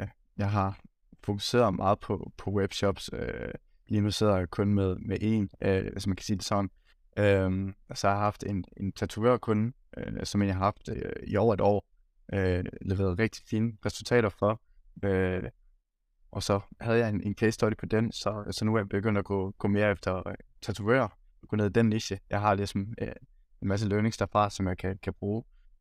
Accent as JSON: {"language": "Danish", "town": "Skive", "region": "Central Denmark Region", "country": "Denmark", "tie": "born or raised there", "lives_now": "Aarhus, Denmark", "said": "22 år og bor til dagligt i Aarhus. Jeg er opvokset i Skive, Midtjylland."}